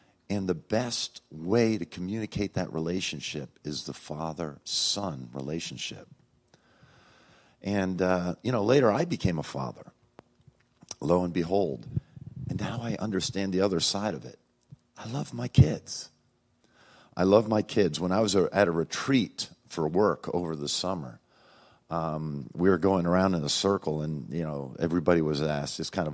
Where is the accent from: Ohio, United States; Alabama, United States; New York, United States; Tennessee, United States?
New York, United States; You know, when I was a kid, I was raised in New York State, and one of my goals was to make my dad proud.